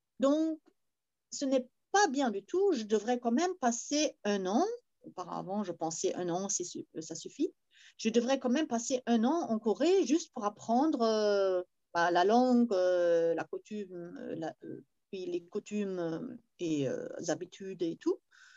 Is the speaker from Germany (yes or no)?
yes; Berlin, Germany; also born or lived in Pau, France; en Allemagne, à Berlin, je me sens quand même allemand. Il n'y a personne qui me demandait, oh, tu viens d'où ou quelque chose, parce que je parle quand même allemand comme une Allemande, et on